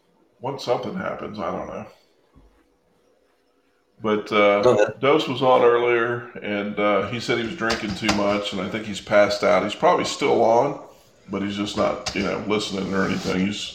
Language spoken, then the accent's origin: English; Tennessee, United States; from Tennessee. I mean, what can you say? That's all we have to say.